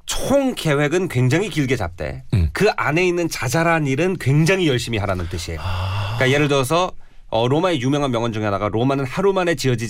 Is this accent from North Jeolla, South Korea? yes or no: no; Wonju, Gangwon, South Korea; 제가 이제 원래 원주 출신인데